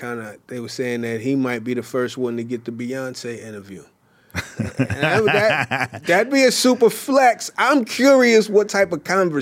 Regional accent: Canada; I'm Canadian. You know, Canadians are nice people

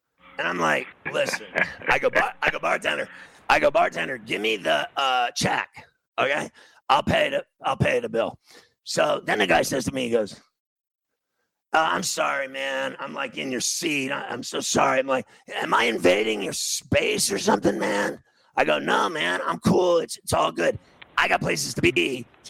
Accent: New York City, New York, United States; I said, I'm from New York City.

